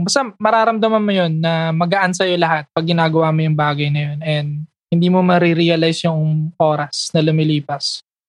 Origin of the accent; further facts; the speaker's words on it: Caloocan, Metro Manila, Philippines; now in Antipolo, Philippines; Dati, taga Caloocan kami. Yun, tapos lumipat kami dito sa Antipolo. Until now, nandito na kami. For how many years? 14 years yata? 15?